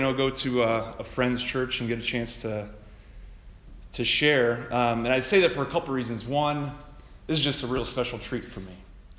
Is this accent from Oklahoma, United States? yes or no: no; Toledo, Ohio, United States; So as Joey said, I'm from Toledo, Ohio. I've lived in Toledo all my life. I really like Toledo.